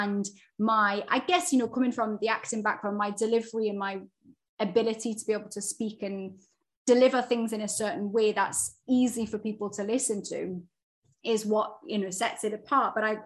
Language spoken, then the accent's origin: English; England, United Kingdom; firstly, I'm English